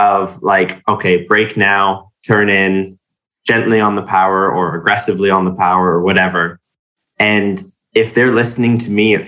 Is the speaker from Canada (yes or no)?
yes; Canada; being Canadian, I've driven on the left.